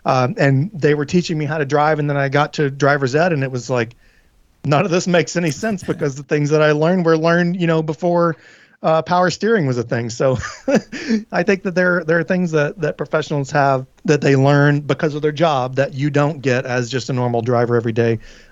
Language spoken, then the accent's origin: English; Tennessee, United States; Well, I do love Nashville. It's in my home state of Tennessee.